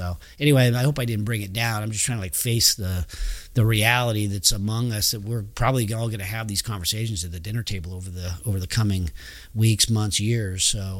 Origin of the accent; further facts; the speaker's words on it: Roseville, California, United States; now in Loomis, United States; I grew up in Roseville, so I bought my burial plot in Roseville so I can overlook the football field